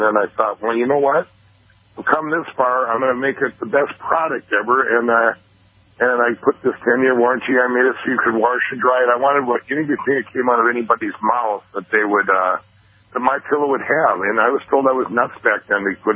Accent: Minnesota, United States; We make them all right here in my home state of Minnesota.

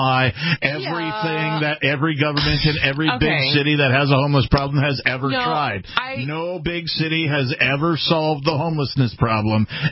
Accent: New Hampshire, United States; I'm certainly not going to go around being like, yeah, well, I'm from New Hampshire. We're smarter than you.

